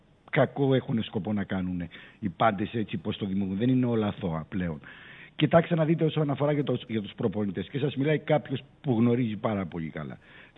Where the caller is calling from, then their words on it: Athens, Attica, Greece; είμαι πάω από Αθήνα.